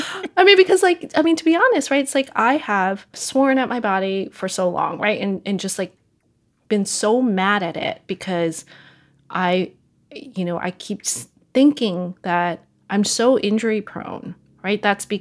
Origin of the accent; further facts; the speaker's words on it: United States; you know, as someone who grew up, you know, I'm Chinese American.